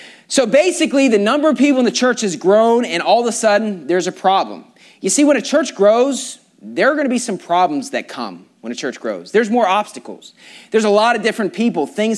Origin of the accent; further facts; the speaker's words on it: West Virginia, United States; now in California, United States; And I was from West Virginia. You know, it's like the whitest state, literally.